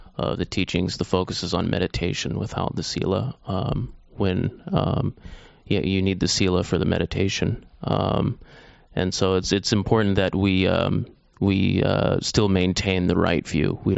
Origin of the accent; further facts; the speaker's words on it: Washington, District of Columbia, United States; a Sri Lankan temple in Washington, D.C., my hometown.